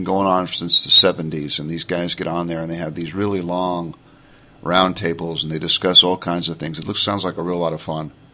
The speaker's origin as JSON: {"language": "English", "region": "New York", "country": "United States", "accent": "New York", "moved": "as an adult", "said": "My New York accent is much more distinct in this recording."}